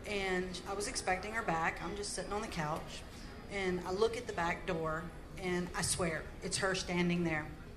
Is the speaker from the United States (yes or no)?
yes; Virginia, United States; from Virginia.